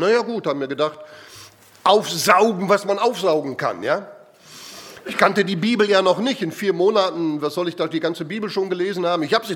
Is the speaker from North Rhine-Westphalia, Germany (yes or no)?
yes; Cologne, North Rhine-Westphalia, Germany; Ich komme aus dem Raum Köln.